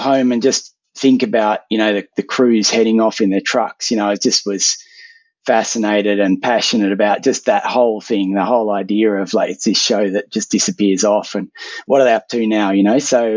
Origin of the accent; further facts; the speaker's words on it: Sydney, New South Wales, Australia; I grew up in Sydney, you know, sort of Chatswood area